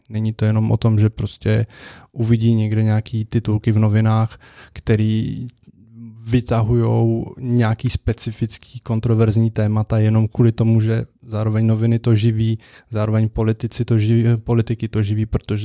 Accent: Turnov, Liberec Region, Czechia; now in Prague, Czechia; A já nejsem pražský, ale bydlím tady a stále volím prostě v Turnově, což je město, odkud pocházím.

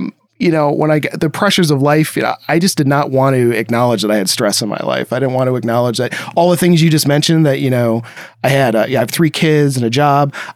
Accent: Ohio, United States; So I'm from Ohio, and my parents owned the company that made Crash Test Dummies.

